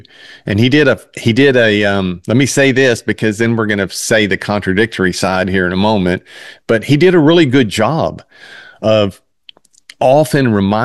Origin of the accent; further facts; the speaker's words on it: Mississippi, United States; also born or lived in Memphis; I was born in Memphis and then raised in Mississippi. So we had lots and lots of cotton fields down in Mississippi.